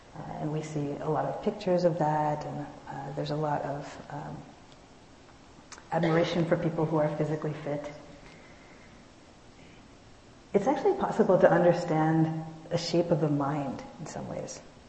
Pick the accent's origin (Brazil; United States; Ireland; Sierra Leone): United States; East Coast; I grew up on the East Coast, and so I played East Coast sports like field hockey and lacrosse